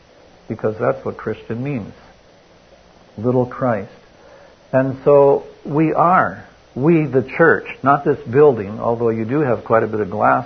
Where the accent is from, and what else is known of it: Wisconsin, United States; born or raised there